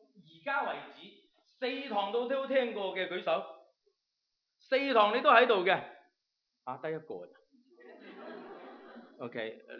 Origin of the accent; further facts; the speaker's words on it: China; 因为我在中国长大，所以这些对于我来说很熟悉的入党党旗就是这样